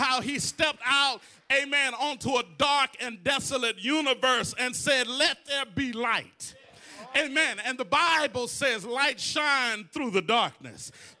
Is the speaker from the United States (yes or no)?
yes; Leesville, Louisiana, United States; I tell people wherever I go that I'm from Leesville.